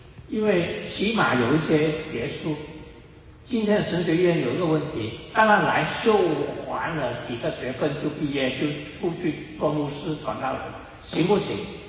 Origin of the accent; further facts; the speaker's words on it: China; 我们中国人就有这个问题，我们会把孩子留在北美洲